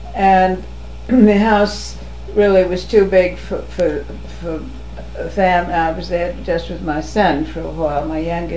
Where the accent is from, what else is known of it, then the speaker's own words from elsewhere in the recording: Edgewater Park, New Jersey, United States; But I was born in Edgewater Park, New Jersey, quite a long time ago, 1905. And then I lived there for some time